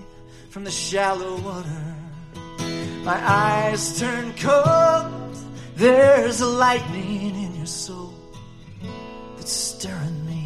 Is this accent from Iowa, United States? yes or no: no; Springville, Utah, United States; I was back in my hometown of Springville doing my duties as the Elders Quorum president.